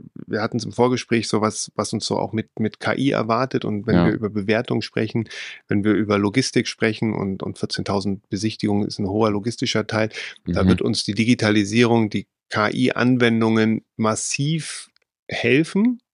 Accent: Leipzig, Saxony, Germany; Ich bin im Osten aufgewachsen, in Leipzig dann zu der Zeit zumindest, und bin zur Zeit der Wende 15, 16 gewesen.

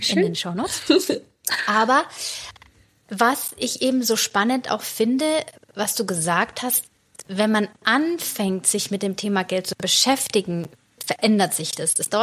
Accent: Germany; ich rede jetzt mal von mir als Deutsche

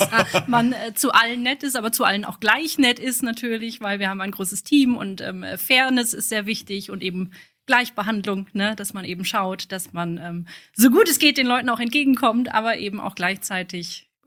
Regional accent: Oberhausen, North Rhine-Westphalia, Germany; born there; Also ich bin gerade so ein bisschen ein Hybrid. Also ich komme ursprünglich aus Oberhausen, gebürtige Oberhausenerin.

